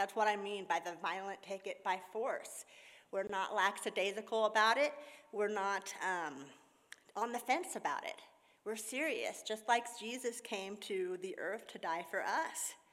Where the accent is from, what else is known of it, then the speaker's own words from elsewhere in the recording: Missouri, United States; I'm from Missouri. No, I don't have mountains in Missouri. But we do have in the Ozarks, okay?